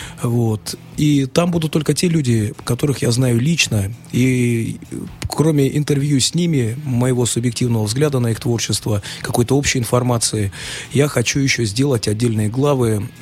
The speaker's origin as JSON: {"language": "Russian", "town": "Volgograd", "region": "Volgograd Oblast", "country": "Russia", "tie": "born or raised there", "said": "формировать культурное пространство у себя вот в родном городе Волгограде"}